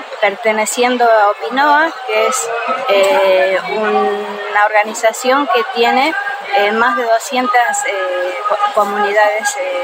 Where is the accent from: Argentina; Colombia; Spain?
Argentina; San Marcos Sierras, Córdoba; yo vengo de San Marcos Sierras, en la provincia de Córdoba, de la capital de Córdoba, 150 kilómetros al noroeste.